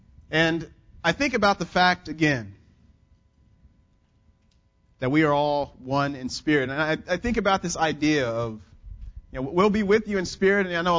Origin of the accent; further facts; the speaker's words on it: Conroe, Texas, United States; I'm from East Texas, from Conroe, a small, mostly predominantly black community.